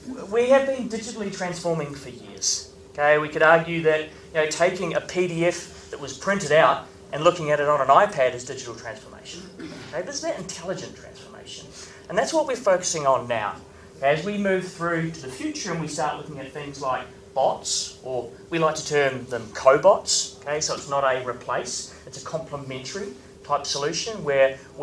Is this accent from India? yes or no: no; New Zealand; now in New York, United States; So I grew up in New Zealand. I now live in New York.